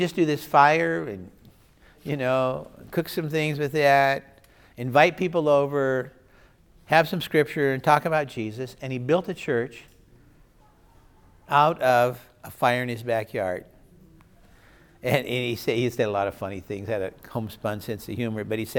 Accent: Nebraska, United States; If they want to talk about football, I'm from Nebraska. We used to like to talk about football.

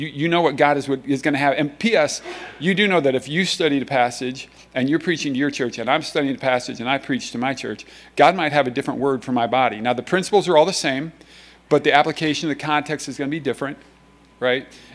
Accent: Des Moines, Iowa, United States; That when I was a kid, I grew up in Des Moines. There was no cheering. Anyway, when I grew up, and I grew up right next to Drake University

